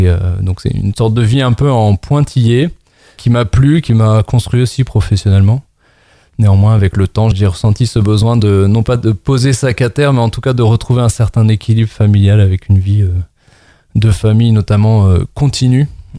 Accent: Brest, Brittany, France; Je suis né et j'ai grandi à Brest dans le Finistère en Bretagne.

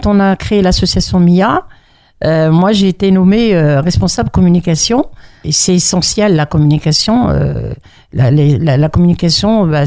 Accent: Mantes-la-Jolie, Île-de-France, France; je suis une native de Mantes-la-Jolie. J'ai grandi à Mantes. Je suis venue, j'avais 8-9 ans à Mantes-la-Jolie.

